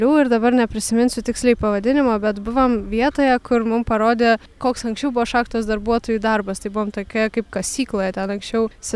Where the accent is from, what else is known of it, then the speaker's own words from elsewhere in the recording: Kaunas, Kaunas County, Lithuania; Nuo Kauno, mes iš Kauno, iš Jono Pauliaus antrojo piligrimų centro.